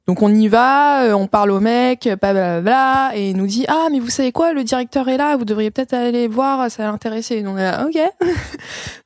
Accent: France; j'ai grandi en France, moi j'adore la France

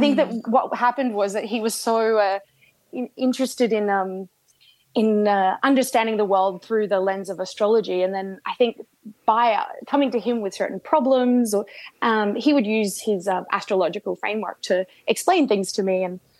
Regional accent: Australia; I grew up in Australia

